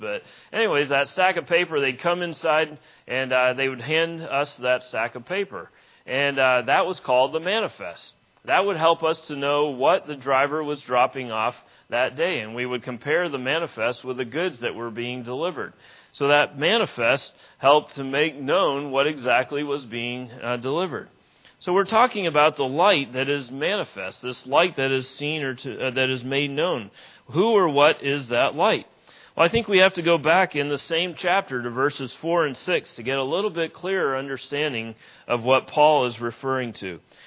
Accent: New Hampshire, United States; And I'm from New Hampshire, and so we throw stuff called salt on the roads up there to melt ice.

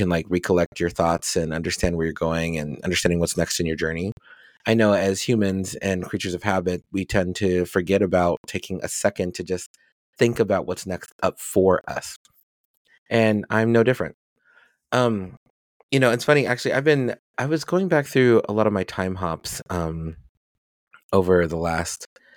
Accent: Colorado, United States; But I'm from Colorado. I have a four-wheel drive car and I have all season tires.

